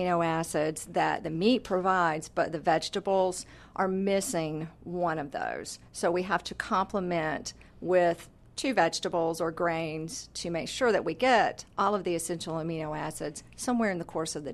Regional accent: the South, United States; There's a lot of that mental, particularly, I'm sure, in the South. And I was raised in the South, so I know kind of, you know, I was raised on meat and two veg.

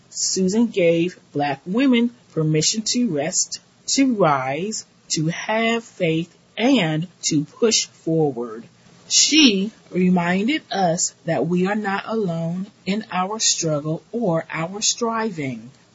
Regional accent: Oakland, California, United States; I grew up in Oakland, a little girl who couldn't see past her current environment.

